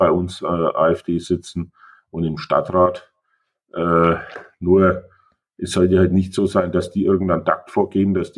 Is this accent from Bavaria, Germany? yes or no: yes; Burgstall, Bavaria, Germany; Meine Heimat, also Burgstall.